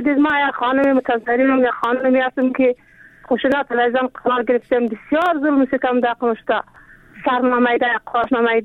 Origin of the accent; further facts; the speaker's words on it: Afghanistan; ما زن افغانیم